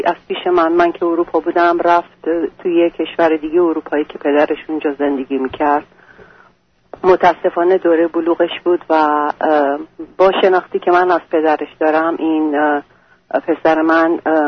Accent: Iran; moved away as an adult; وقتی که از ایران اومدم بیرون

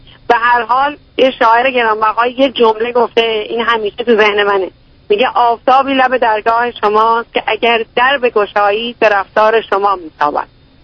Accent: Iran; به عنوان یه ایرانی

